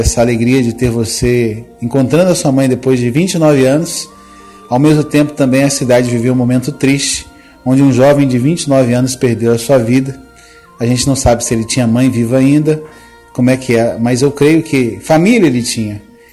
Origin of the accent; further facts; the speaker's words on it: Muriaé, Minas Gerais, Brazil; now in Miradouro, Brazil; Eu também não sou daqui, eu sou de Muriaé, tem 5 anos que eu estou aqui na cidade